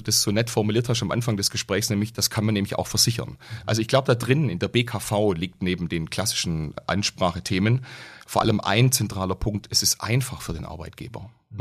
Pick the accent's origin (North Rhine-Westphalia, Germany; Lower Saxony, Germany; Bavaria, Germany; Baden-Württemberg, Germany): Baden-Württemberg, Germany; weil Lübeck isst man als Schwabe nicht alle Tage.